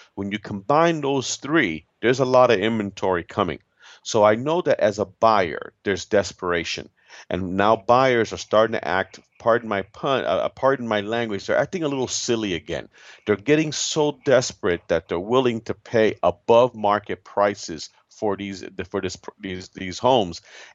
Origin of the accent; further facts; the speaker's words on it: Florida, United States; Again, in my home state, Florida, we're a judicial state.